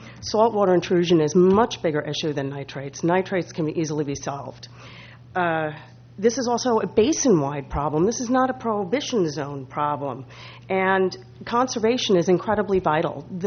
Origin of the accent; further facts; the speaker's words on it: Los Osos, California, United States; Good afternoon. … from Los Osos.